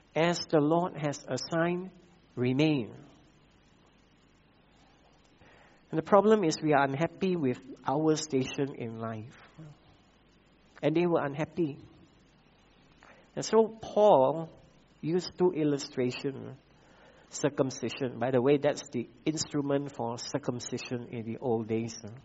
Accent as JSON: {"language": "English", "country": "Malaysia", "said": "Sometimes I wonder why I was born in Malaysia."}